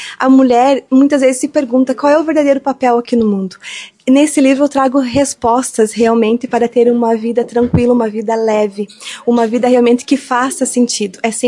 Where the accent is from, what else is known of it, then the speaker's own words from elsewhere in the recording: Lagoa Vermelha, Rio Grande do Sul, Brazil; e agora aqui na cidade da Lagoa Vermelha, onde eu nasci e cresci, estou aqui.